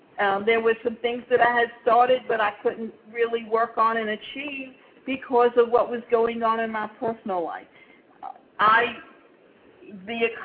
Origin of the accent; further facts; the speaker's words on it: Atlanta, Georgia, United States; I came from Atlanta, and we had a magazine called The Creative Loafing